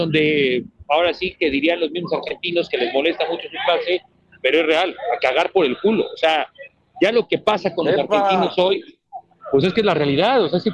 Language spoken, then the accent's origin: Spanish; Mexico; el maroma mental que nos suele dar como mexicanos el issue que traemos contra ellos